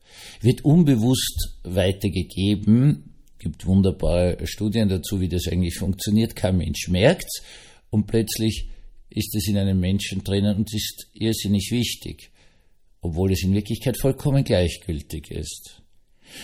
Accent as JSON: {"language": "German", "region": "Eastern Austria", "country": "Austria", "said": "aber man greift als Österreicher und Ostösterreicher doch lieber zur Butter."}